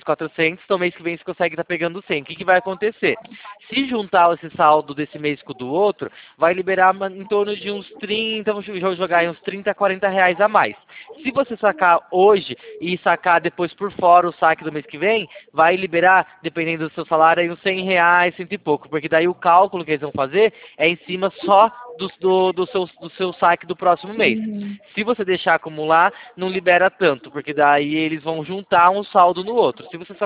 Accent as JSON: {"language": "Portuguese", "town": "Itapetininga", "region": "São Paulo", "country": "Brazil", "said": "Eu sou de Itapetininga, no interior de São Paulo."}